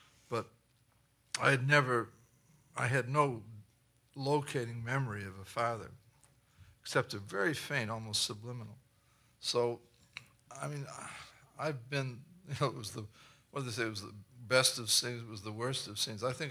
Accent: New England, United States; It was absolutely fitting for a kid growing up in New England.

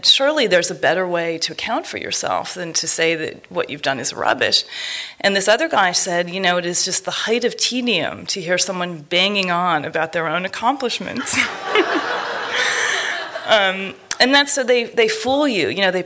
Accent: United States; and since I'm American, I started asking questions

